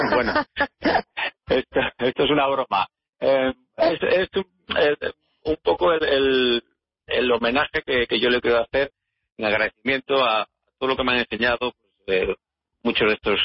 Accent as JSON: {"language": "Spanish", "region": "Cantabria", "country": "Spain", "said": "y también aquí en el norte, yo soy de Cantabria, pues este olor al mar"}